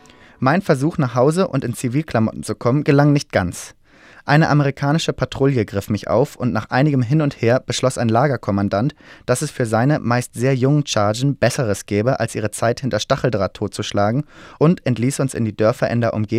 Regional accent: Frankfurt, Hesse, Germany; moved away as an adult; now in Australia; ich stamme aus Frankfurt und wurde im Jahre 1954 von der damals herrschenden Wohnungsnot zur Auswanderung nach Australien genötigt

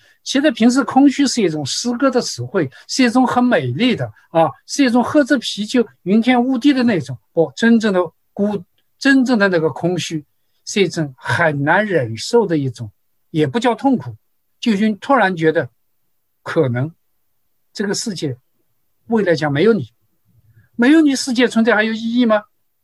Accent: China; 大致来说呢，我们中国人会好一点

